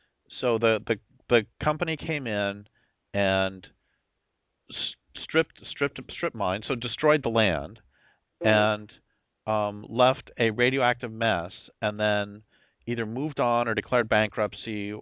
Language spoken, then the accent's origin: English; Colorado, United States; I grew up in Colorado, and we used to go up in the mountains all the time